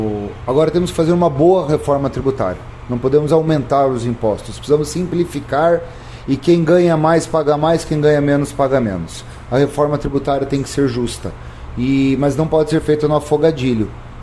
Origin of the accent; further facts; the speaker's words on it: Cascavel, Paraná, Brazil; eu sou de Cascavel, Paraná, sou do oeste do Paraná, sou filho e neto de agricultor, sou revendedor de máquinas agrícolas, sou o único deputado eleito do município de Cascavel